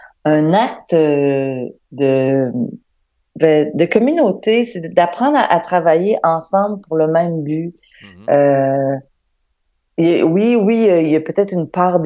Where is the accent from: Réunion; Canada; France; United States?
Canada; Montreal, Quebec; Je suis québécoise de Montréal.